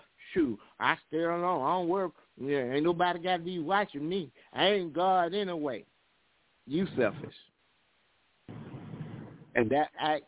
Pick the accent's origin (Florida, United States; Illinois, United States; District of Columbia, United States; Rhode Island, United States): Florida, United States; Y'all know I'm from Florida.